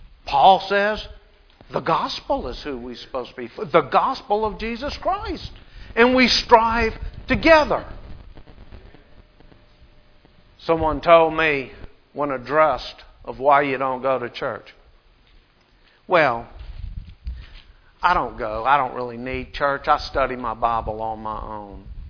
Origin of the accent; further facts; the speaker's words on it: Louisiana, United States; And I'm from Louisiana.